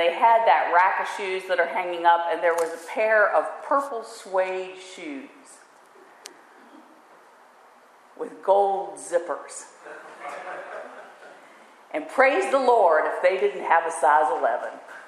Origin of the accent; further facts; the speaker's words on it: the South, United States; but as you can tell, I'm from the South. And in the South, we have a term.